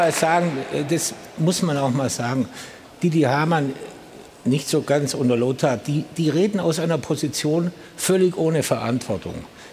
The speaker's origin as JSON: {"language": "German", "region": "Baden-Württemberg", "country": "Germany", "said": "So habe ich als Schwabe das gelernt."}